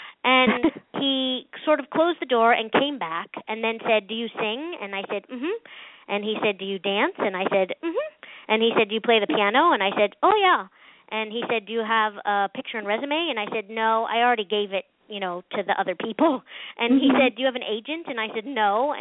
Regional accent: Pennsylvania, United States; I was doing dinner theater work in my hometown in Pennsylvania.

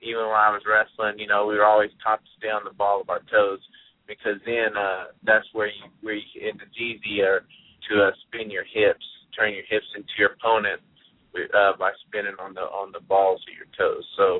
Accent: Moore, Oklahoma, United States; just for everybody to keep my hometown of Moore, Oklahoma, in their thoughts and prayers.

